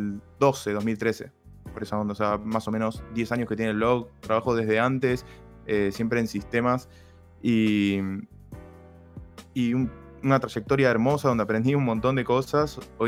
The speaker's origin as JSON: {"language": "Spanish", "country": "Argentina", "said": "Yo soy argentino."}